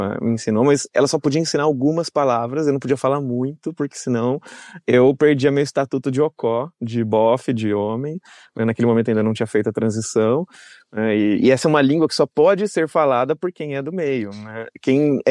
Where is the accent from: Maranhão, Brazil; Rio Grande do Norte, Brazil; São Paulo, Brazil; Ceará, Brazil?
São Paulo, Brazil; Campinas; esse espaço de prostituição de Campinas, da minha cidade natal, onde eu trabalhei com prostituição e onde eu comecei minha transição também.